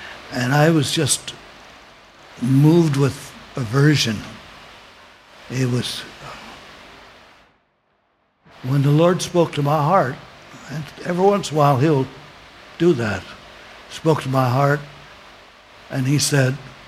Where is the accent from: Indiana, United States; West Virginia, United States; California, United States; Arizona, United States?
West Virginia, United States; born there; I was born in West Virginia, and we had people that are related, and we call them blood kin.